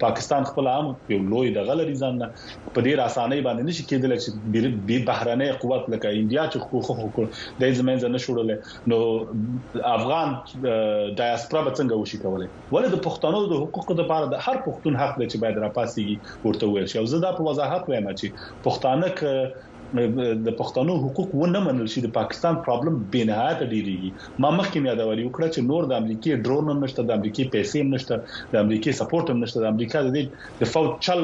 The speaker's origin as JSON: {"language": "Pashto", "region": "Kunar", "country": "Afghanistan", "said": "مونږ د یو غره نه غاړه پښتانه یې، زه د کونړ د ولایت يم"}